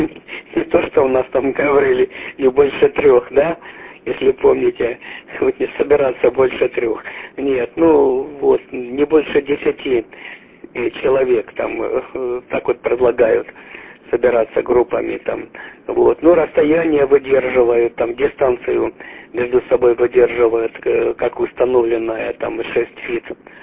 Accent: Derhachi, Kharkiv Oblast, Ukraine; я сам родом, как я сказал, уже из Харьковской области, из Дергачи

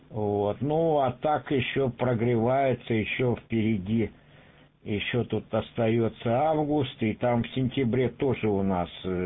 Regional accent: Vladivostok, Primorsky Krai, Russia; когда я в Праге говорил, что я из Владивостока

